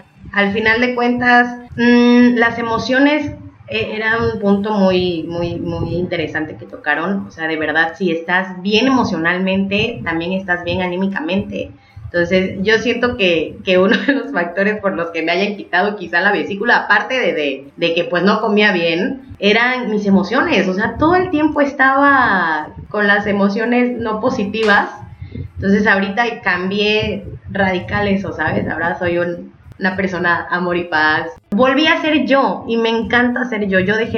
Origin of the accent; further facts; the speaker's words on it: Puerto Escondido, Oaxaca, Mexico; Ya estoy en Puerto Escondido, Oaxaca, de donde soy.